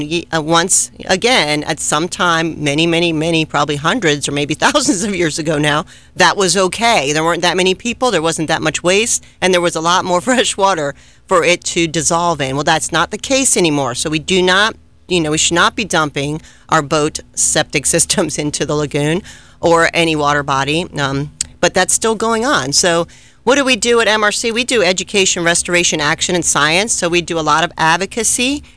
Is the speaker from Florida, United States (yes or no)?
yes; Florida, United States; I grew up in South Florida. I was a surfer. I liked to go diving. I liked to go down to the Keys.